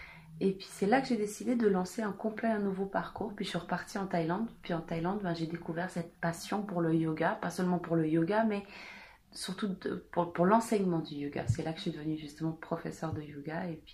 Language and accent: French; Switzerland; also born or lived in Canada; je suis née en Suisse, et puis d'un papa suisse, d'une maman québécoise, et puis j'ai vécu toute ma vie en gros en Suisse, mis à part une année où est-ce que j'ai été scolarisée au Canada.